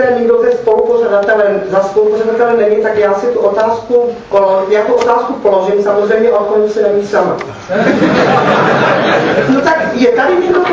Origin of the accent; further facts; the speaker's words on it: Prague, Czechia; Za druhý jsem z Prahy